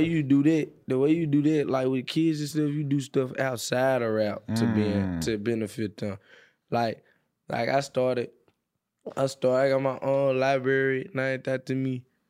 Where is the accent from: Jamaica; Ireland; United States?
Jamaica; I don't even think a lot of people in Jamaica just know that I'm Jamaican.